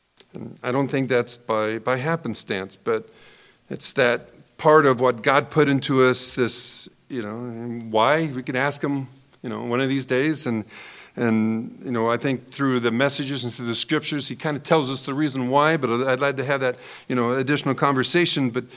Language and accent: English; Dayton, Ohio, United States; It's one thing I found interesting growing up in the Dayton, Ohio area in congregation is I felt this one thing that congregation did very well.